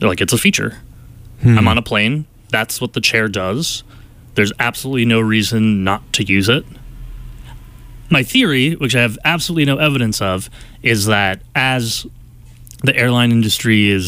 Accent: New Jersey, United States; Because where I grew up in New Jersey, it was definitely the DMV.

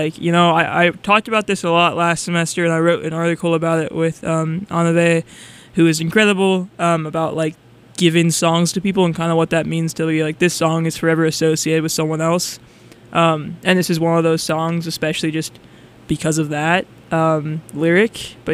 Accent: California, United States; because I grew up in a very summer climate. I'm from Southern California.

